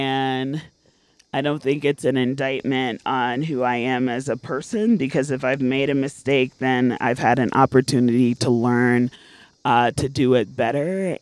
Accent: New York City, New York, United States; I grew up in the Bronx.

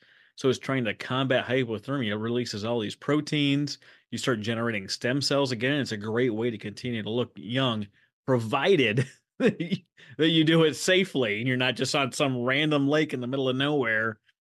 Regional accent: Fergus Falls, Minnesota, United States; We got this Minnesota connection. I grew up in Fergus Falls, Minnesota

